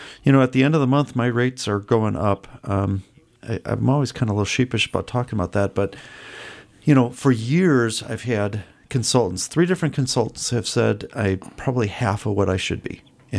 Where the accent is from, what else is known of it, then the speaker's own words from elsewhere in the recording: Chicago, Illinois, United States; Yeah, Chicago.